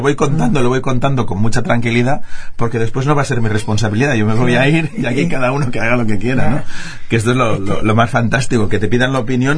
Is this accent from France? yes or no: no; Barcelona, Catalonia, Spain; Yo soy de Barcelona.